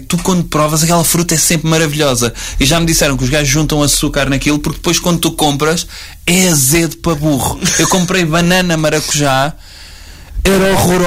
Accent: Aveiro, Portugal; Eu sou de Aveiro

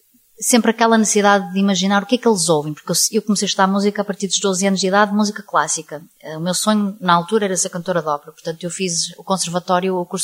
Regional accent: Portugal; da parte da família da minha mãe eu tenho família brasileira, ok? Portanto, não tenho nacionalidade dupla, sou portuguesa 100%

